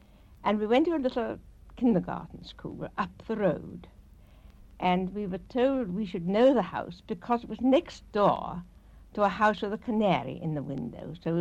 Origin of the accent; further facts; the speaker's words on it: London, United Kingdom; also born or lived in Liverpool; I was born in Liverpool, but at a very early age, when I was a very little girl, we must have come down to London, and we lived in a little villary house in Wandsworth Common.